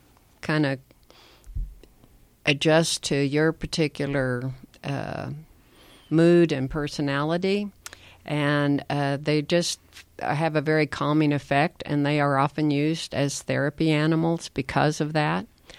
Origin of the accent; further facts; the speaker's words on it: Arkansas, United States; I grew up in Arkansas, out in the country.